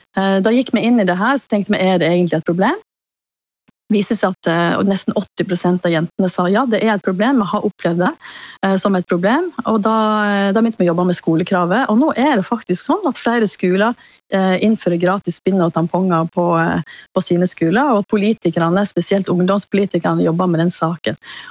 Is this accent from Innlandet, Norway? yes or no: no; Årdal, Vestland, Norway; accent: Vestland dialect; moved away as an adult; now in Oslo, Norway; Jeg har jo en vestlandsdialekt, så jeg jo egentlig opprinnelig fra Årdal I Sogn.